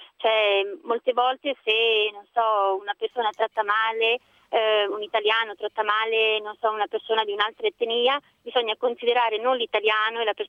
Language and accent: Italian; Campania, Italy; now in Milan, Italy; io sono campana da quando sono venuta qui a Milano